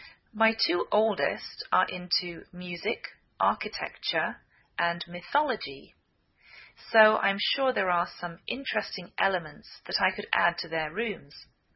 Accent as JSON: {"language": "English", "region": "England", "country": "United Kingdom", "lives_now": "United States"}